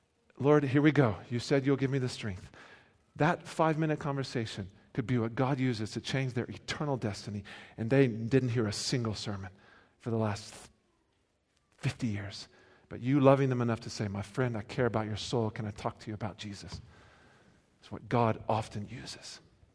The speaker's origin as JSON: {"language": "English", "country": "United States", "lives_now": "South Africa", "said": "why I'm American living in South Africa"}